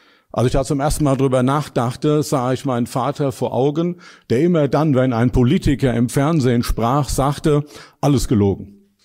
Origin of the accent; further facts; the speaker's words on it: Dillenburg, Hesse, Germany; Ich komme aus Dillenburg, das ist eine kleine Stadt in Hessen. Das kann man dann bei mir merken, wenn ich Zischlaute gebrauchen würde.